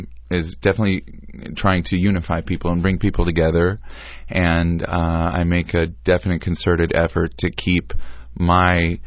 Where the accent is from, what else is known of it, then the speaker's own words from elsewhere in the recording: Omaha, Nebraska, United States; also born or lived in Wisconsin; Indeed. Yes, we're all from Omaha.